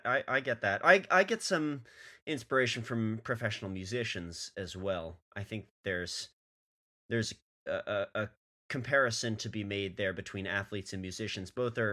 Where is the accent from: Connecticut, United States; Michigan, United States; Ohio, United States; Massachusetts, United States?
Massachusetts, United States; Boston; I grew up in Boston, so yeah.